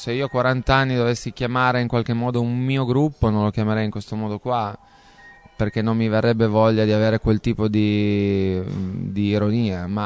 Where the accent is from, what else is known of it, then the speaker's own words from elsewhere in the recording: Cuneo, Piedmont, Italy; noi siamo di Cuneo, lui è di Asti e le due province confinano. E poi da parte di mia madre io arrivo dalla terra di confine tra Asti e Cuneo